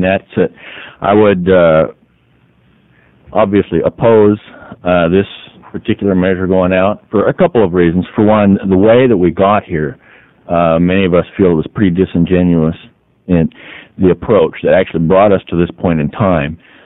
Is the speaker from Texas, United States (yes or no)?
no; Sherwood, Oregon, United States; I'm from Sherwood, Oregon